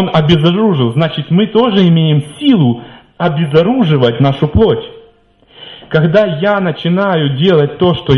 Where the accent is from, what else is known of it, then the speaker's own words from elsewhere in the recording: Ukraine; Вот я из Украины